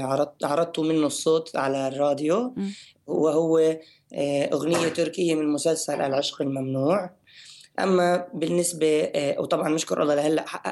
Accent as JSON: {"language": "Arabic", "country": "Palestine", "said": "أنا دائما بركز إني يعني أبين معالم وآثار مدينتي وكل جميع المدن بفلسطين وين ما بروح."}